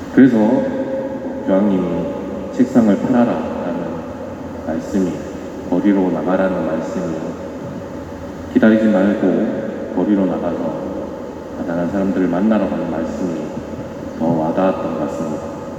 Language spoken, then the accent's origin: Korean; Daegu, South Korea; 그래서 다른 한국 시민들, 저희 대구 시민들은 왔다고, 됐다고 자랑하더라고요